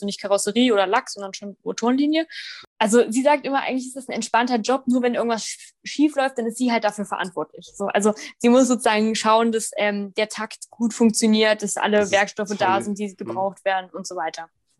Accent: Nienburg, Lower Saxony, Germany; In Nienburg, also in meinem Heimatort.

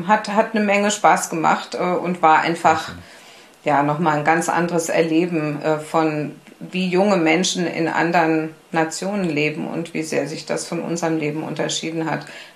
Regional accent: Berlin, Germany; Ich bin ja gebürtige Berlinerin und ich war damals in Berlin Krankengymnastin.

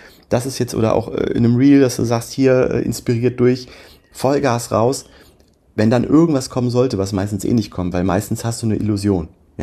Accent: North Rhine-Westphalia, Germany; Ja, ich komme ja auch aus NRW oder ich komme aus der Nähe.

